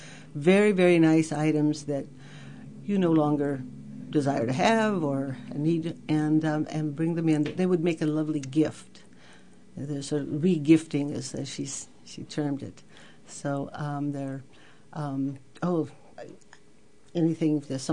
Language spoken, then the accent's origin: English; Sitka, Alaska, United States; growing up in Sitka, it's been an annual event. I can't remember when there wasn't one.